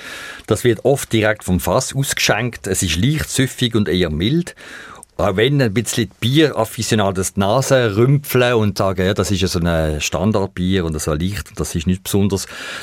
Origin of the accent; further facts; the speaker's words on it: Switzerland; Bei uns in der Schweiz